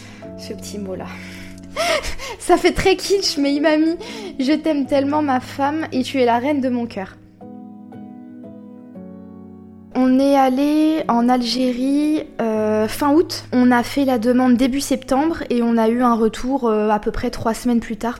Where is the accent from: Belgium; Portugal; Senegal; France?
France; J'en ai presque parfois limite honte de dire que je suis française